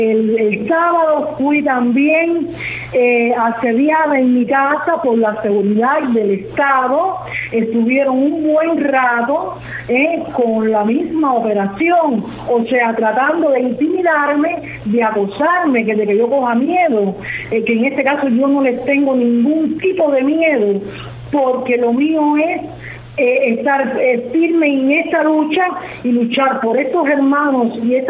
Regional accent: Cuba; de nosotros como seres humanos, como cubanos

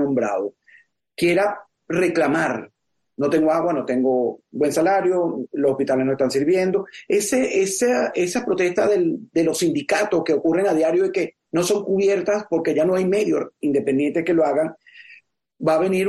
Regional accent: Venezuela; como venezolano

